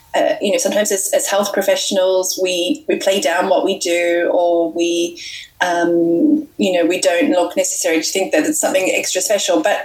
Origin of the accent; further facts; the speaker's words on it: Melbourne, Victoria, Australia; I'm originally from Australia, and so I studied in Melbourne at La Trobe University